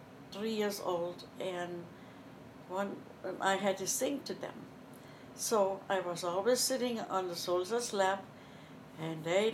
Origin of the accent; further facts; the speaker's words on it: Germany; But I grew up in West Germany, and I was very lucky because it was the liberation.